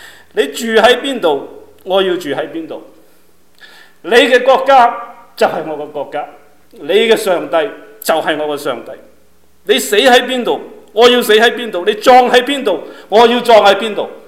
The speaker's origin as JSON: {"language": "Chinese", "country": "China", "moved": "yes", "lives_now": "United States", "said": "我们离开我们的家乡来到美国，但是好像现在中国挺好，美国麻麻地。"}